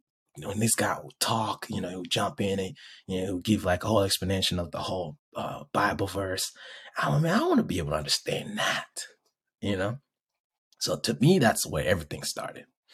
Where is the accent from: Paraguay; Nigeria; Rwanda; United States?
Rwanda; because where I grew up in Africa, right, in Rwanda specifically, the Catholic Church was like the biggest church.